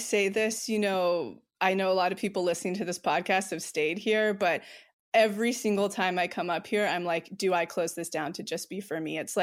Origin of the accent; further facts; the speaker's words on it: Modesto, California, United States; So I grew up between Modesto and up here, like lower middle class.